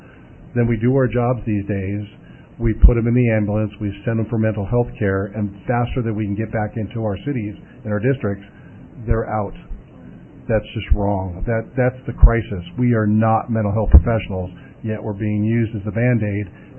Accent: Los Angeles, California, United States; by being a hellion down and growing up in Los Angeles and getting arrested by LAPD.

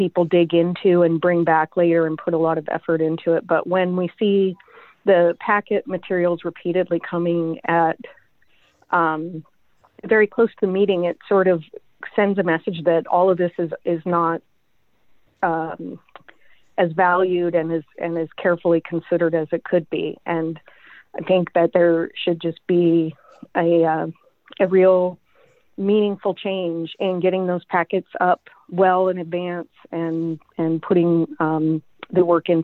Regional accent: Black Diamond, Washington, United States; born or raised there; now in Bellevue, United States

